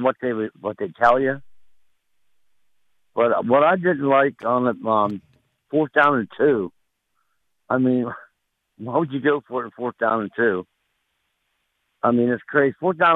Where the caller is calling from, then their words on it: Altoona, Pennsylvania, United States; from Altoona.